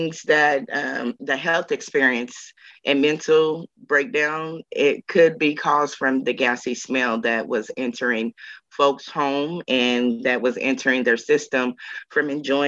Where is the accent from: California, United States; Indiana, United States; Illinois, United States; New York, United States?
Indiana, United States; We're from Southern Indiana. We live by a levee.